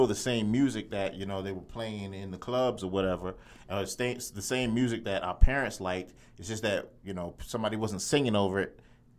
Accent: Charleston, South Carolina, United States; I grew up outside of Charleston, South Carolina, so I was not in a major metropolitan area like you guys were.

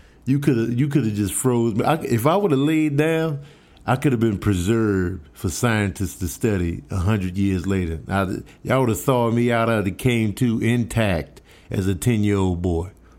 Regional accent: Chicago, Illinois, United States; Mind you, I'm from Chicago, so I know cold.

